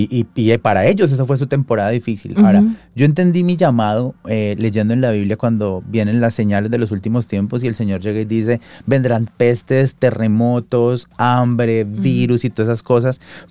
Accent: Colombia; yo hice iglesia aquí en Estados Unidos casi 5 años, casi 6 años, y ahora llevo pues en mi país, en Colombia

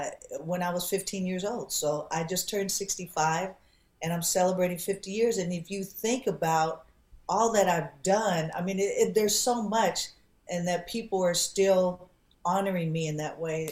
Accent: California, United States; And then growing up in the Bay Area, you have … coming over and hanging out.

